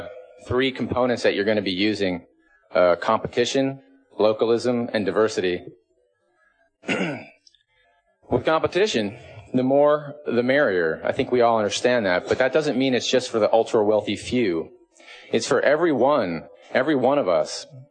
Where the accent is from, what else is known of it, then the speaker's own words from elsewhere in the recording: Seattle, Washington, United States; I'm from Seattle